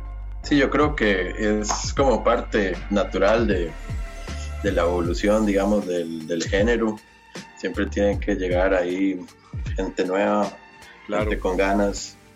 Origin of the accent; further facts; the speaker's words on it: Liberia, Guanacaste, Costa Rica; No, yo soy de Liberia.